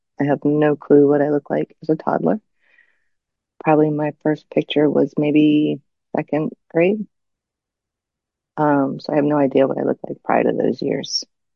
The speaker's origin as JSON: {"language": "English", "town": "New Bedford", "region": "Massachusetts", "country": "United States", "tie": "born there", "said": "I was born in Massachusetts in a coastal city called New Bedford. It was a very diverse neighborhood made up of many cultures."}